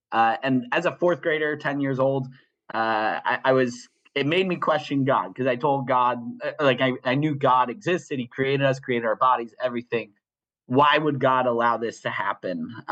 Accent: New Jersey, United States; So for me, I grew up in North Jersey, and I went to a church, EFCA church.

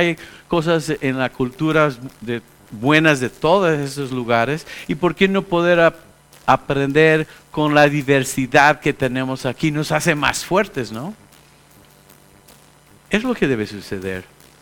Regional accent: Mexico; moreno. Yo mexicano. Mi hermano ahí estaba también. Y le dicen que es un mexicano blanco porque se ve como español.

